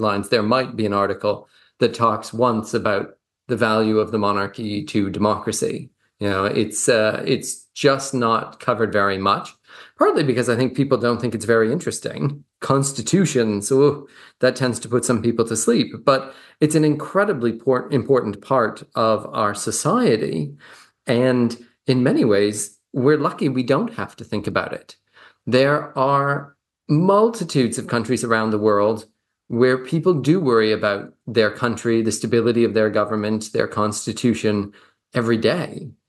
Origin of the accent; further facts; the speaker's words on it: Canada; moved away as an adult; now in New Zealand; As you mentioned, I'm originally from Canada. But I came to New Zealand quite some time ago to do a master's